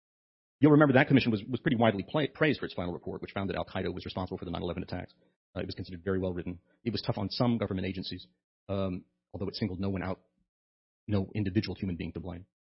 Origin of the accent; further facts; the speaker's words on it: California, United States; I was raised in Northern California, and I was raised to revere Earl Warren, a fellow Northern Californian.